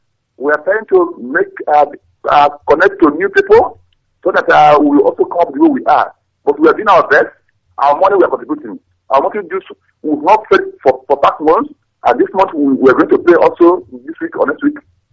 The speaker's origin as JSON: {"language": "English", "region": "Anambra", "country": "Nigeria", "lives_now": "Delhi, India", "said": "I came from Newtown in Anambra State."}